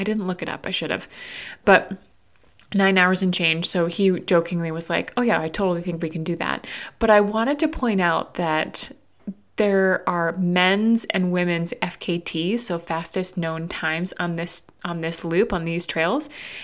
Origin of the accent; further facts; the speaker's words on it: New Hampshire, United States; when I would meet people and they would ask, oh, where are you from? And I would tell them, New Hampshire, you would see this puzzled look come across their face, like they couldn't place the state amongst the 50.